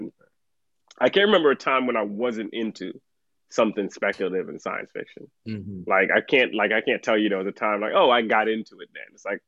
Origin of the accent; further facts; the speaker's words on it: Trinidad & Tobago; my earliest years are of growing up in Trinidad.